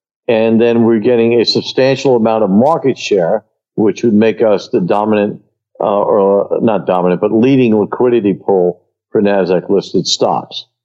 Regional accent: Queens, New York, United States; born there; And I was born in Queens, but I'd never actually driven in the neighborhoods of Staten Island.

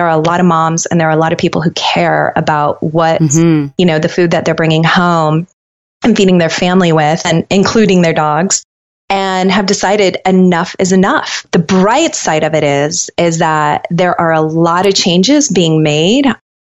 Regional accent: Colorado, United States; I grew up in Colorado and I was surrounded by nature, but I was never into the organic thing.

